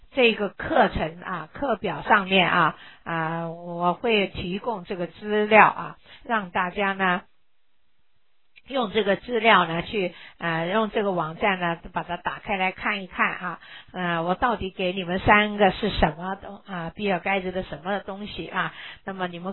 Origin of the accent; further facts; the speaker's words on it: China; 说外国人比我们中国人好